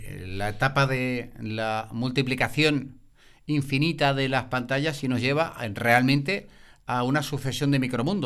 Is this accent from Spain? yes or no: yes; Seville, Andalusia, Spain; Yo soy de Sevilla, yo lo que voy en Tucson, actualmente.